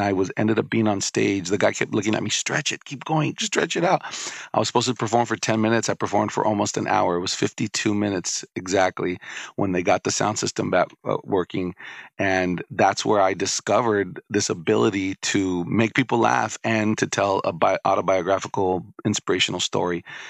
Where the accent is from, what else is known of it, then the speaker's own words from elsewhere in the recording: New York City, New York, United States; if we grew up in El Barrio, we will always have a little ghetto inside of us.